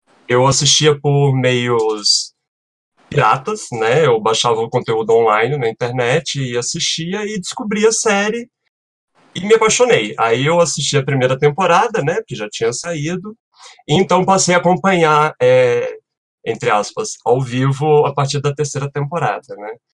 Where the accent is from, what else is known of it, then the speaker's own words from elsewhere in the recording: Rio de Janeiro, Brazil; now in São Paulo, Brazil; Eu sou carioca, originalmente. Moro aqui em São Paulo já tem mais de 10 anos, mas nasci no Rio.